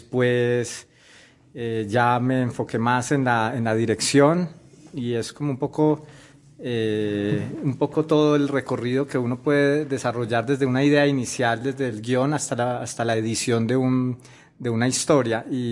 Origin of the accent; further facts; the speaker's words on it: Colombia; tuve la fortuna de conocer nuestras raíces colombianas desde muy niño